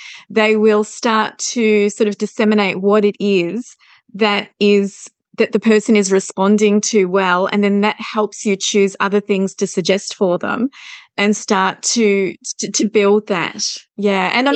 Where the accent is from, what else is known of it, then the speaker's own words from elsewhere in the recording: Melbourne, Victoria, Australia; I'm from Melbourne, but right now I'm living in regional Victoria.